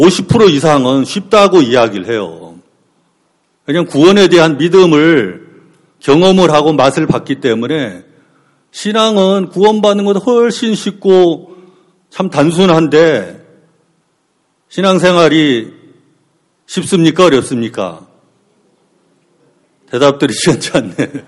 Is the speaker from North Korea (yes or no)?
no; Yanggu, Gangwon, South Korea; 저희 고향이 어딘 줄 아세요? 강원도 양구입니다. 양구.